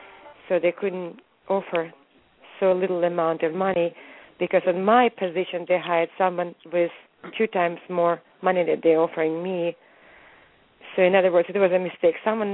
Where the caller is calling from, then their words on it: California, United States; I'm calling from California.